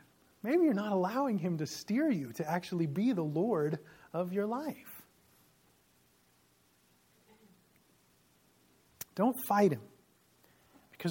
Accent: Illinois, United States; I grew up right outside Chicago, so maybe you're familiar with goads when I wasn't.

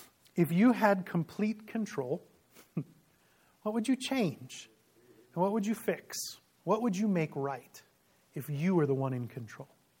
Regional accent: Illinois, United States; I grew up right outside Chicago, so maybe you're familiar with goads when I wasn't.

